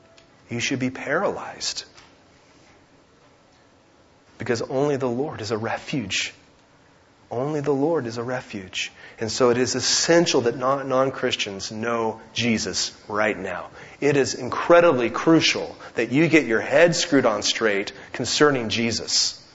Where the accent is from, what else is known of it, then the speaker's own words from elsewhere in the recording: Oregon, United States; Friends, Roseburg, Oregon. I'm from Oregon.